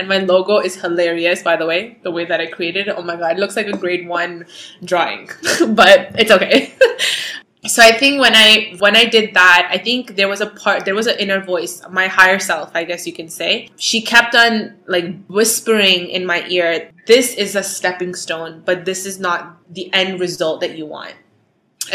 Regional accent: Toronto, Ontario, Canada; I am a girl from Toronto who is 29 years old

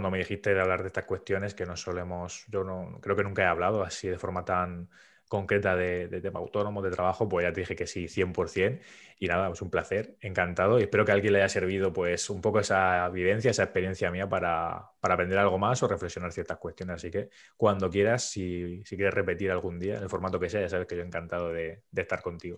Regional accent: Murcia, Region of Murcia, Spain; Escucha, yo soy de Murcia

